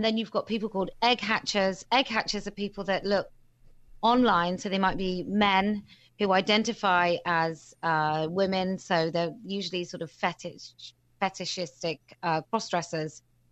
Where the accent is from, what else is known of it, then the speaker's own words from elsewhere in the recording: United Kingdom; I'm quite cutting. I'm British. My humour is, the crueler it is, as long as it's funny, you can say whatever you like.